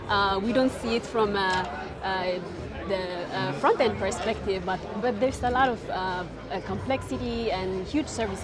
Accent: Eritrea; moved away as an adult; also born or lived in Milan; Yes, I'm from Eritrea.

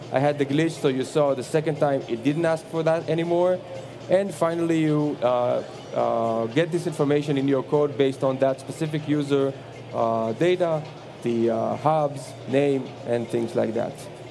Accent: Israel; So I'm from Israel, I'm in Seattle right now, this is pretty far away.

